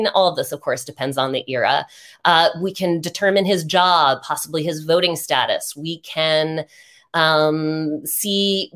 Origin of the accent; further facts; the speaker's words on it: New Hampshire, United States; most of us, born and bred in New Hampshire, if not close to it.